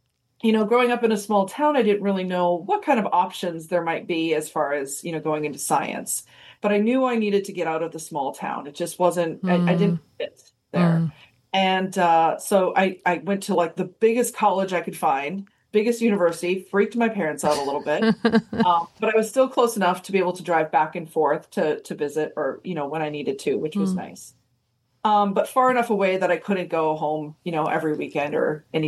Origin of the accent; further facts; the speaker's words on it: Peshtigo, Wisconsin, United States; I grew up, the town is Peshtigo.